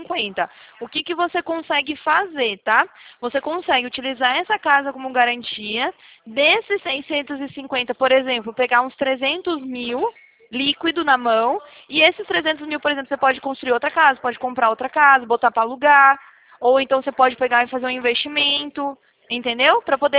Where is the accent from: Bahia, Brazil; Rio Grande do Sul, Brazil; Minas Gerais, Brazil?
Bahia, Brazil; Salvador; also born or lived in Itabuna; now in São Paulo, Brazil; Agora eu tô aqui em São Paulo, né? Mas eu morava, na verdade, eu cresci, sabe? Eu cresci em Salvador, né? Lá no, no, na capital mesmo. Isso. Isso. Morava bem pertinho da praia também. Mas depois eu fui pro interior.